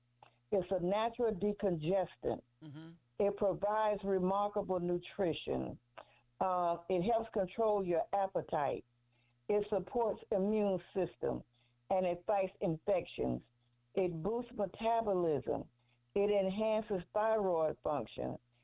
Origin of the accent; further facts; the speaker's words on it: San Pablo, California, United States; from San Pablo, California.